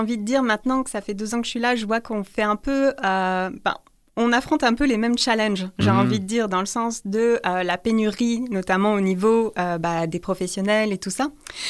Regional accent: France; moved away as an adult; je viens de France, ça, je ne peux pas trop le cacher, on va dire, mon accent me trahit.

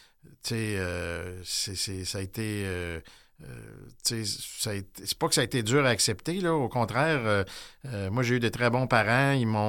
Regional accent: Lévis, Quebec, Canada; Moi, je suis né à Québec, mais assez jeune, à 4 ans, on est déménagé sur la rive sud, donc secteur Saint-Nicolas, le Lévis, secteur Saint-Nicolas maintenant.

